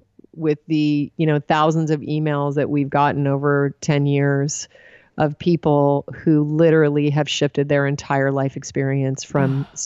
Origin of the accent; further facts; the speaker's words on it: Alaska, United States; I was the youngest of five kids. I already just said I was raised in Alaska